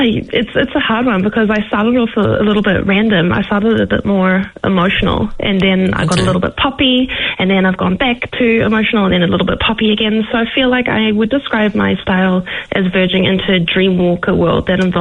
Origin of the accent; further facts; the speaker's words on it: South Africa; also born or lived in New Zealand; when I was around 5 years old, growing up in South Africa